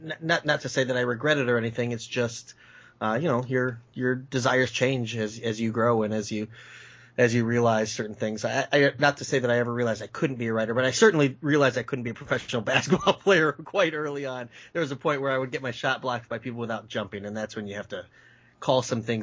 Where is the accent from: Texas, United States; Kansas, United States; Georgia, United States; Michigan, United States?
Michigan, United States; accent: Michigan; But I'm actually born and raised in Michigan. I've lived in Michigan my whole life, and it's funny because I've been told I have a Michigan accent.